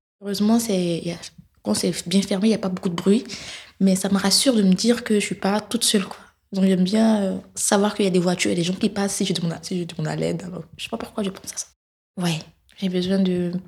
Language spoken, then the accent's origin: French; Côte d’Ivoire; now in Lyon, France; Et moi, je viens de la Côte d'Ivoire.